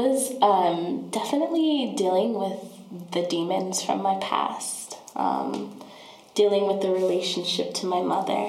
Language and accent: English; Denver, Colorado, United States; So I grew up in the Five Points of Denver. Yeah, I'm from here.